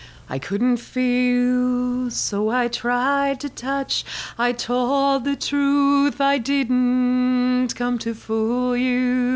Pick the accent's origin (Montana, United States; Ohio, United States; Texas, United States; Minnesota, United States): Montana, United States; So when he found out I was from Montana, he was pretty interested right away.